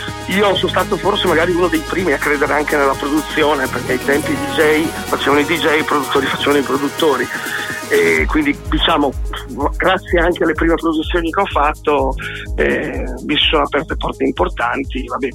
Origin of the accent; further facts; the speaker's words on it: Brescia, Lombardy, Italy; io sono di Brescia